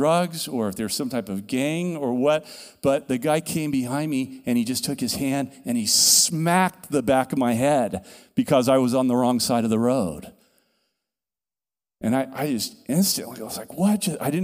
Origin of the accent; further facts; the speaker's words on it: California, United States; I grew up in California, and I've walked at that beach my entire life.